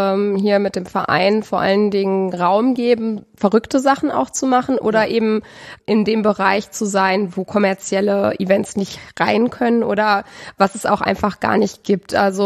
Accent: North Rhine-Westphalia, Germany; Thales oder ich, wir sind aus NRW, wir haben eine relativ lange Anreise.

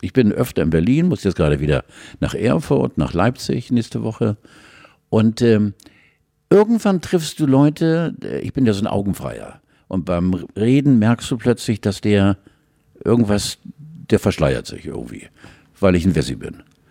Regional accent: Stargard, West Pomeranian Voivodeship, Poland; born there; Ich bin Zoni, ich bin geboren in Stargard, bei Stettin, also ich bin der Pole.

